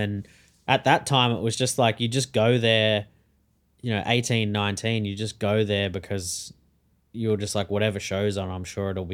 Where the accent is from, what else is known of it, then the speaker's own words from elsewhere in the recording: Wandin North, Victoria, Australia; Well, yeah, I grew up in Melbourne, like outside of Melbourne. I've like kind of always pretty much lived here.